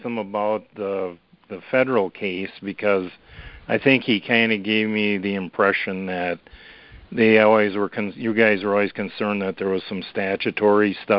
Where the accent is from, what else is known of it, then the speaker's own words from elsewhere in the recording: Wisconsin, United States; from Wisconsin.